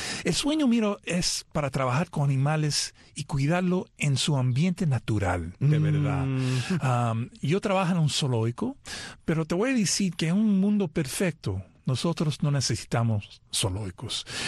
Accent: New York City, New York, United States; cuando yo era niño, creciendo en Nueva York

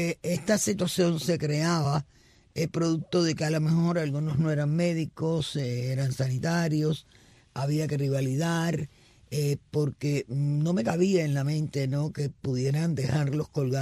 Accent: Cuba; Nos sentimos agradecidos en el orden como cubanos, todos

